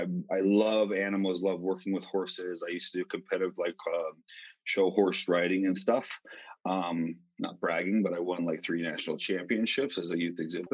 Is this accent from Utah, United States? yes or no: yes; Utah, United States; Originally from Utah, which is actually where I'm at right now. I'm in my parents' home, the home that I grew up in. So I lived here until I was about 17 years old.